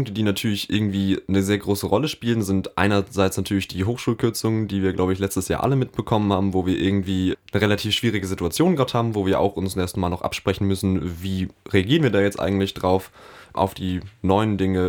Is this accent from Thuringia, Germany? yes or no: no; Halle, Saxony-Anhalt, Germany; Ich komme aus Halle tatsächlich. Ich bin einer dieser Menschen, die es nie aus dieser Stadt rausgeschafft haben.